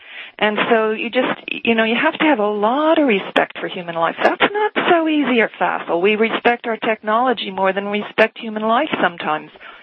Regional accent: United States; it's my right as an American.

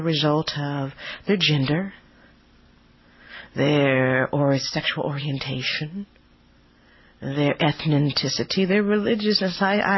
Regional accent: United States; Well, I'm an American.

